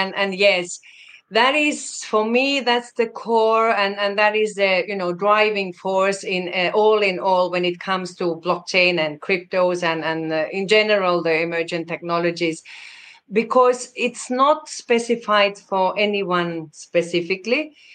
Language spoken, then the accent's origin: English; Finland; English is a second language; originally … comes from Finland. So in my native language, we write crypto with the K. So I want to identify to be identified back home.